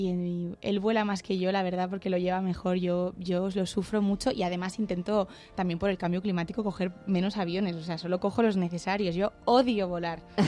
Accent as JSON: {"language": "Spanish", "town": "Leganés", "region": "Community of Madrid", "country": "Spain", "said": "Y yo me quedo mucho con Madrid, soy muy madrileña."}